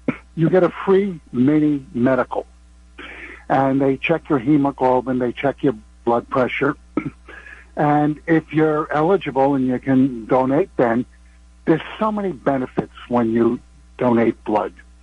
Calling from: Yonkers, New York, United States; from Yonkers.

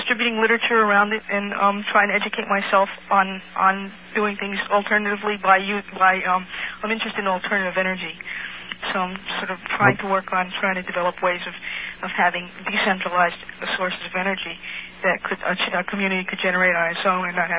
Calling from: New York, United States; From Lower Manhattan.

